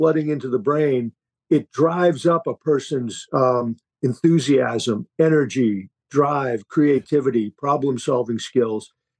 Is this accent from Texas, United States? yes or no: no; Holbrook, Massachusetts, United States; So I was born in Holbrook, Massachusetts, near Boston, grew up there